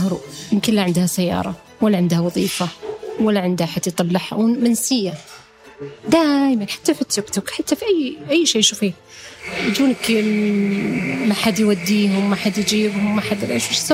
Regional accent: Eastern Province, Saudi Arabia; أنا كنت من الشرقية بأجي عند البحر

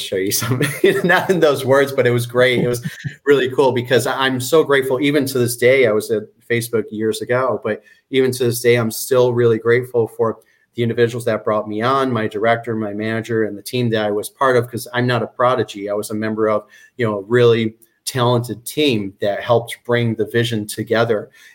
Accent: Chicago, Illinois, United States; now in Florida, United States; So I'm in Florida now, but I was born and raised in Chicago.

